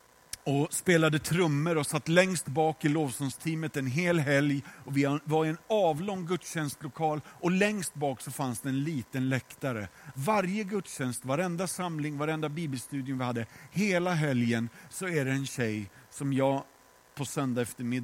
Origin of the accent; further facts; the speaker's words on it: Sweden; Jag är svensk och hon är ryss och jag tänker det är fullt naturligt att vi behöver en tolk.